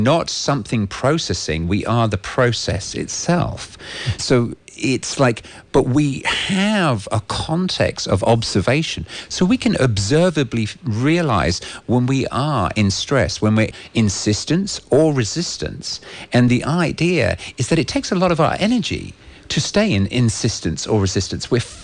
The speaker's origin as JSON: {"language": "English", "region": "England", "country": "United Kingdom", "said": "because being English and ironic and having all these sort of, quite often I was told to rein it in."}